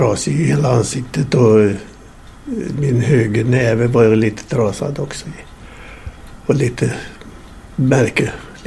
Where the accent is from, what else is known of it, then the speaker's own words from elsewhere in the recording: Örvalsbro, Västra Götaland County, Sweden; Sen bodde vi i Mariestad i mellan 40 och 41. Sen flyttade vi 13 kilometer norr om Mariestad till ett ställe som heter Örvalsbro. Hör till Harslörs församling. Och där gick jag i skola sen. I Örvalsbro.